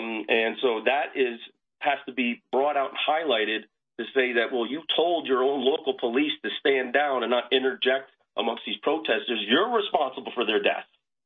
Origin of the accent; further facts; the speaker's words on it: New Jersey, United States; also born or lived in Minneapolis; I'm from Minneapolis. I was born there. I grew up in New Jersey, but we always had strong connections with the area.